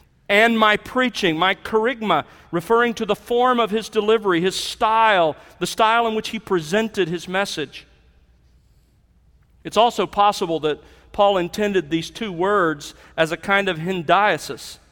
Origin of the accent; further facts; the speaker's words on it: Mobile, Alabama, United States; I grew up in churches in Mobile, Alabama, where all too often the pastors had very great confidence in their style.